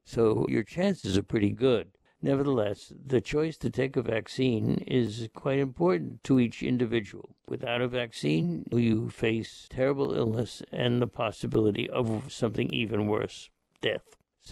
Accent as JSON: {"language": "English", "town": "Fire Island", "region": "New York", "country": "United States", "tie": "born or raised there", "said": "You know, when I grew up on Fire Island, David, there were so many things that you couldn't"}